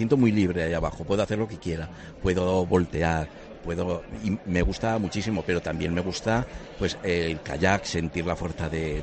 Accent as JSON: {"language": "Spanish", "town": "Zaragoza", "region": "Aragon", "country": "Spain", "said": "De Zaragoza."}